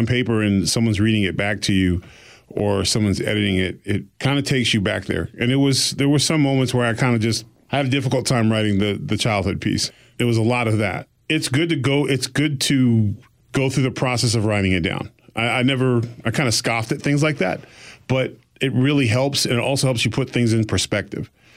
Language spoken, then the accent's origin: English; Exeter, New Hampshire, United States; born there; And I was born in Exeter, New Hampshire